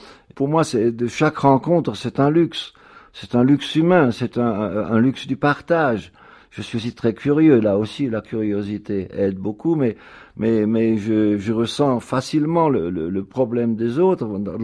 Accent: Grand Est, France; peut-être du fait que je sois alsacien, que je sois minoritaire

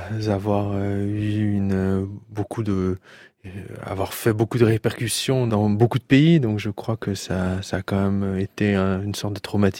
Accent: Paris, Île-de-France, France; French is a second language; J'ai grandi à Paris à partir de l'âge de 12 ans.

